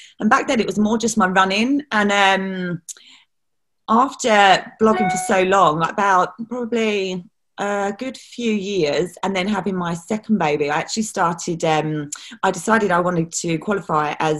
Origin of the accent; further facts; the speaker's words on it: East of England, United Kingdom; I'm from Essex